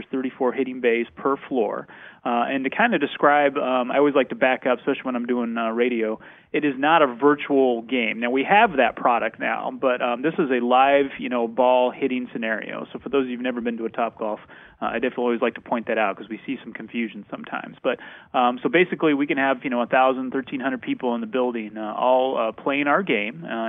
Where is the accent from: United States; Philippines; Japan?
United States; Manhattan, Kansas; So I'm from Manhattan, Kansas